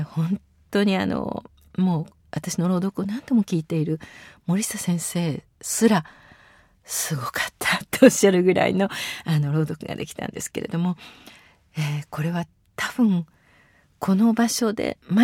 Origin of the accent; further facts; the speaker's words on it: Toyama, Japan; 行われた富山県の、まあ、私のふるさとなんですけども、